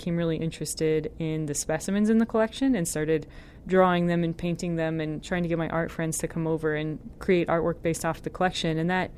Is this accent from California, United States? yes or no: no; South Dakota, United States; We didn't. I mean, I grew up in South Dakota.